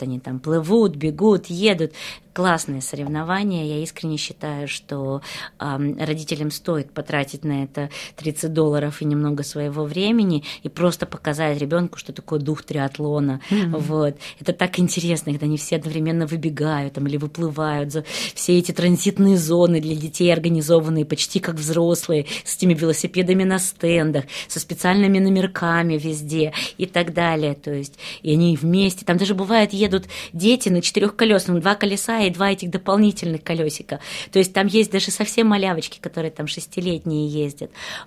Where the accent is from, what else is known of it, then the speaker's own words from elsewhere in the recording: Odesa, Odesa Oblast, Ukraine; Мы из Одессы с Кириллом.